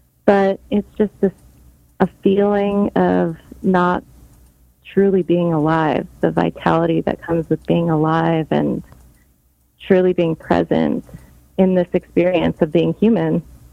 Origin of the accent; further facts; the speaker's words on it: Las Vegas, Nevada, United States; Well, growing up in Las Vegas, there really wasn't much in the way of independently owned bars and restaurants.